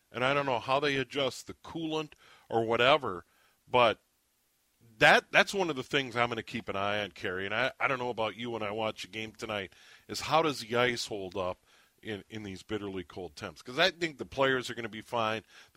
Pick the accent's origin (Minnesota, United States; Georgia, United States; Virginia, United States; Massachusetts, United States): Minnesota, United States; yeah, I'm a Minnesotan. I was born here. I live here year-round. I don't do the snowbird thing yet.